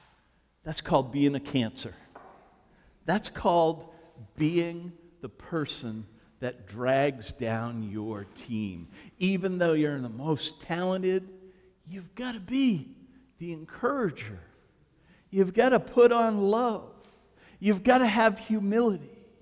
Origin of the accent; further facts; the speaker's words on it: Maine, United States; I'm like, we're from Maine, 12 games a year.